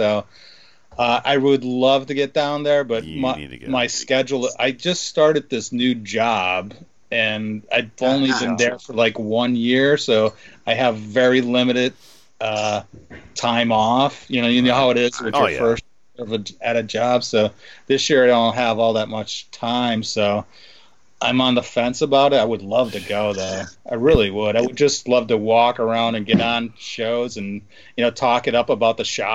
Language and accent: English; Carbondale, United States; Steve is from my hometown. I'm from Carbondale originally.